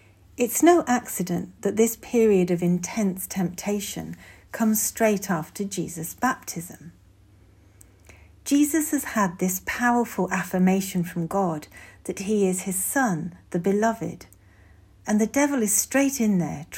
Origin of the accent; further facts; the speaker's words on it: England, United Kingdom; The macro level's pretty easy. I'm English, I'm a woman, I'm a Christian.